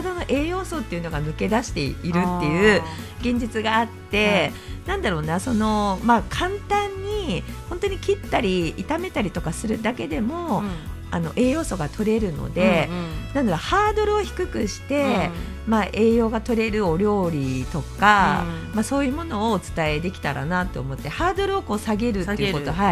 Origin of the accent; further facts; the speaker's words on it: Nagasaki, Japan; moved away as an adult; now in Tokyo, Japan; 2019年の12月24日に東京に上京してきたので